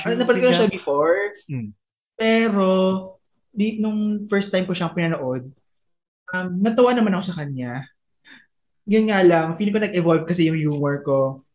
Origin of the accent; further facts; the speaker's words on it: Olongapo, Central Luzon, Philippines; Taga-Olonga po ako, di ba?